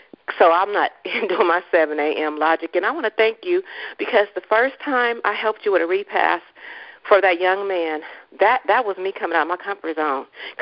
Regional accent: Richmond, California, United States; Even though I am from Richmond, I grew up on First and Bissell, but I've been out of the community. Went to church in North Richmond

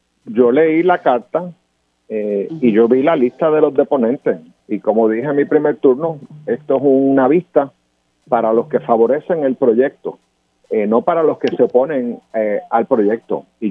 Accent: Puerto Rico; yo reclamo como puertorriqueño y como ciudadano americano

